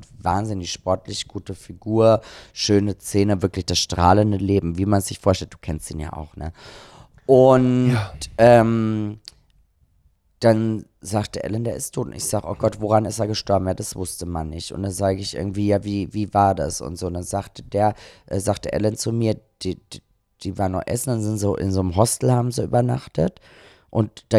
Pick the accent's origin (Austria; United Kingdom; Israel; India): Austria; ich komme aus Österreich, da ist man ja so schwarzen Humor gewohnt